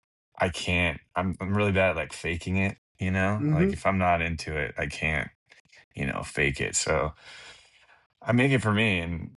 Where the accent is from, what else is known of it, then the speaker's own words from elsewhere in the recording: Texas, United States; and I grew up in Texas. So like country and classic rock and blues stuff.